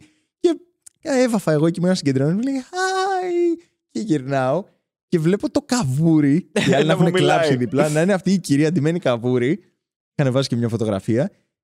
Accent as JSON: {"language": "Greek", "town": "Pefki", "region": "Attica", "country": "Greece", "said": "γιατί εγώ είμαι από την Πεύκη"}